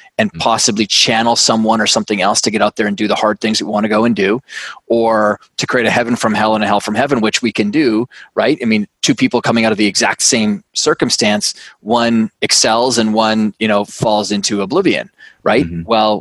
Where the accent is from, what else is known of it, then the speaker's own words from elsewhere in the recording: Canada; now in New York City, United States; I'm Canadian. I grew up on a big farm and ranch up in Canada, you know, moved all around the world and now live in New York City.